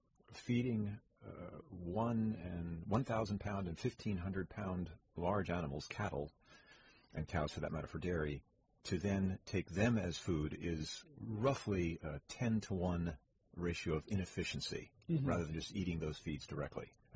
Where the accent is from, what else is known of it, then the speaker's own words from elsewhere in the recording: New York, United States; I grew up in New York State. I had a few friends that were hunters.